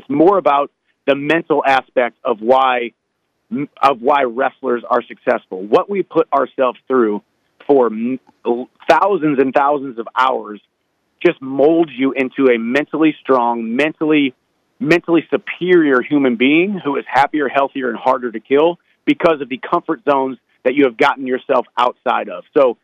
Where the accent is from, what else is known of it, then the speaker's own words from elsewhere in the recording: St. Louis, Missouri, United States; and then I'm a St. Louis Cardinals fan because I'm born and raised in St. Louis.